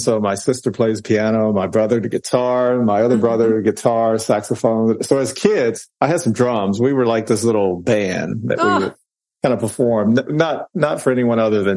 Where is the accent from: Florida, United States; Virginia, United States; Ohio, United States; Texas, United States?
Virginia, United States; I grew up in Virginia. So just kind of outside of Charlottesville, Virginia, in a small town. So I'm native of Virginia. Spent most of my time though in Northern Virginia.